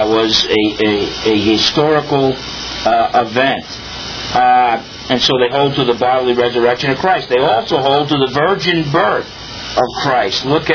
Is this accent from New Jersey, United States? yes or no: yes; New Jersey, United States; when I was a kid growing up in Jersey, that's all my Protestant friends told me about